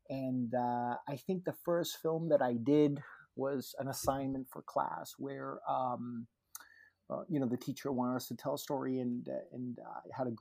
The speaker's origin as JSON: {"language": "English", "town": "San Juan", "country": "Puerto Rico", "moved": "as an adult", "said": "That's where I'm from Puerto Rico. Yeah. I was born in San Juan."}